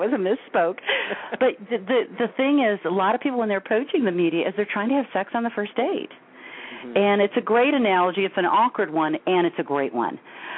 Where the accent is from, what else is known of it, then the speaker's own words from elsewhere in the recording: Detroit, Michigan, United States; Well, hey, I'm in Motor City. I'm from Detroit. I'm in Detroit.